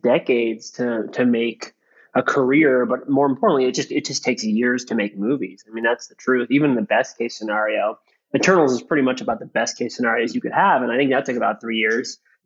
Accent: California, United States; We were cousins. We were born and raised in the Bay Area.

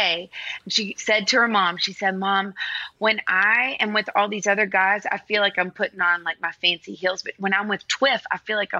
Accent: Nashville, Tennessee, United States; I grew up in Nashville in studios. My dad's a producer.

